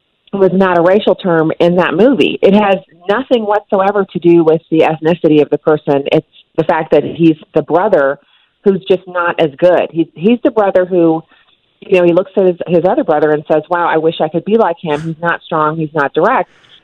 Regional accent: Germany; I grew up in Germany, and we had one channel, Armed Forces Radio, and then we had Armed Forces Network, which is a TV.

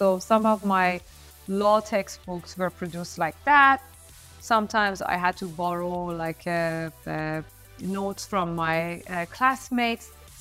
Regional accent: Iran; English is a second language; And then in Iran, at that time especially, enrolling in public college was very competitive.

